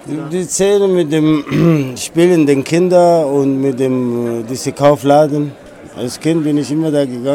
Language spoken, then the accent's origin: German; Sudan; German is a second language; moved away as an adult; now in Germany; Super, also ich komme selber aus dem Sudan